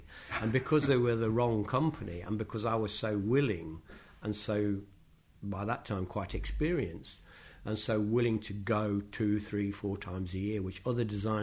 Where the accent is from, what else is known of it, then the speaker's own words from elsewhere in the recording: United Kingdom; he selected one from Italy, one from France, and one from Britain, and I was the one from Britain.